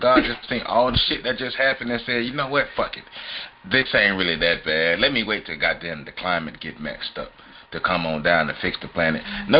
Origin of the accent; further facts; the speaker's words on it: United States; I'm American too, so Americans do love to be lied to.